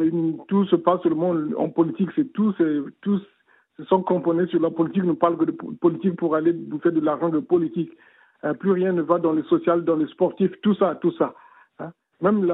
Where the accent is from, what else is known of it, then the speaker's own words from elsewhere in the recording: Republic of the Congo; Je suis du Congo-Brazzaville.